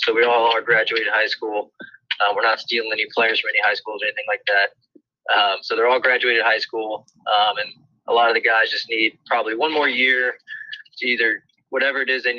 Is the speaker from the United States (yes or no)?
yes; Orlando, Florida, United States; I grew up in Orlando, Florida, just being around that. So I've been around a few different states growing up